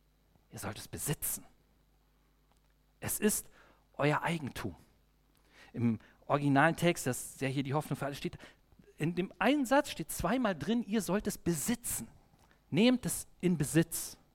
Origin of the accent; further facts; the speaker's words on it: East Germany, Germany; so als Ossi hatte ich das. Es war ja nicht vorstellbar für mich als 12, 13-Jähriger, dass ich irgendwann mal im Westen bin